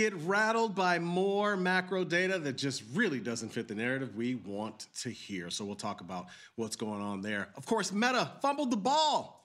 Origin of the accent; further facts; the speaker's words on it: Florida, United States; moved away; Because I didn't grow up here as a kid. I grew up in Florida.